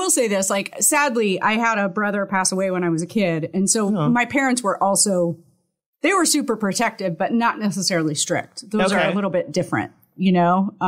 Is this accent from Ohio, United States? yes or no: yes; Shelby, Ohio, United States; I grew up in Shelby, just north of Mansfield, because my parents bought a bakery and a diner.